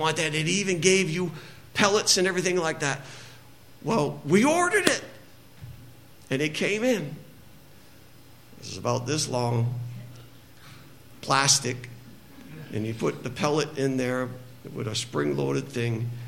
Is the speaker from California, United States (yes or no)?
no; Madawaska, Maine, United States; You know, I grew up in Madawaska, and Evangeline School was in our backyard.